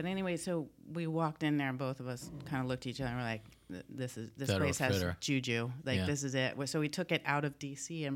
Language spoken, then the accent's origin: English; Washington, District of Columbia, United States; Well, I grew up in Washington, D.C.